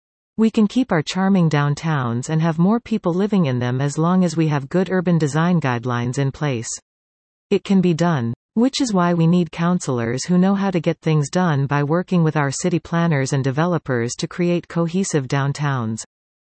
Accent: Cambridge, Massachusetts, United States; I love living in Cambridge. I was raised here and now I am raising my three kids here.

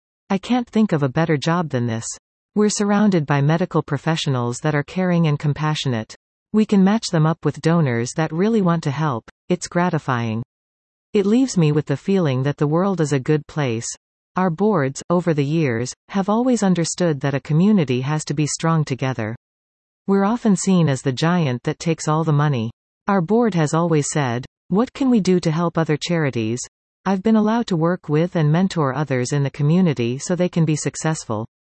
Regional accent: Mississauga, Ontario, Canada; I grew up in Mississauga.

